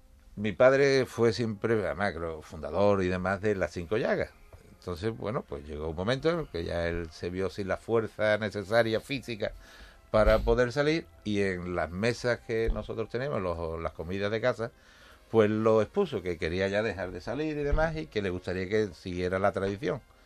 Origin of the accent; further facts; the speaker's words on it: Málaga, Andalusia, Spain; Yo vengo de Málaga